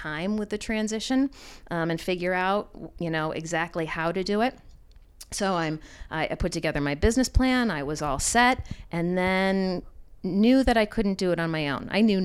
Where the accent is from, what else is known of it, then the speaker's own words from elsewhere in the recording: Rochester, New York, United States; I grew up with beer. I'm from Rochester, with Genesee being such a huge influence here.